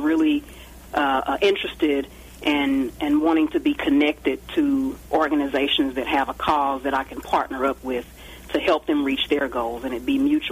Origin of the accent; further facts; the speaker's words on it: Longview, Texas, United States; I'm actually working on a bespoke fragrance for a nonprofit in my hometown of Longview, Texas